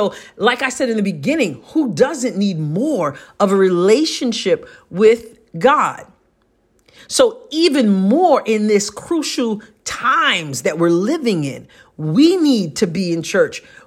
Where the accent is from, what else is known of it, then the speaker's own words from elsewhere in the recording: New York, United States; You know, I'm a New Yorker, born and raised. And in the last several years, I've lived in Southeast Missouri.